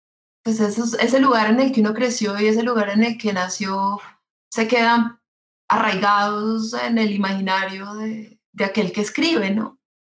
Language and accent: Spanish; Sevilla, Valle del Cauca, Colombia; yo crecí en Sevilla, Valle del Cauca, y eso hizo mi mirada y eso hace mi mirada distinta